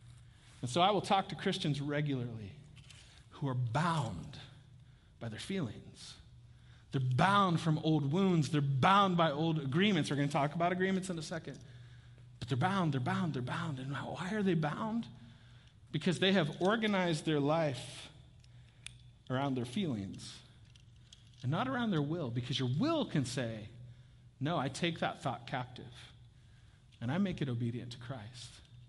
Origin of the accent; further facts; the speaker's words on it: Topeka, Kansas, United States; And I grew up in Topeka, Kansas, which is kind of hilly, like Georgetown.